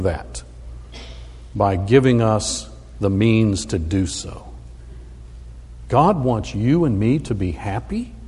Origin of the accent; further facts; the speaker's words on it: Phoenix, Arizona, United States; I grew up in Phoenix, Arizona, and it is hot there.